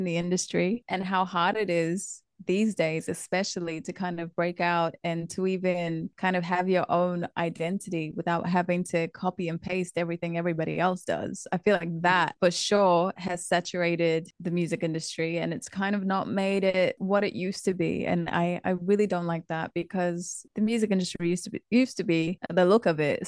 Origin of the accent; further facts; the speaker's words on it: New Zealand; also born or lived in Syria; I'm a singer-songwriter. I grew up in New Zealand. I was born in a Syrian refugee camp. That's really heavily part of my story and why I do a lot of what I do. And my background is Kurdish.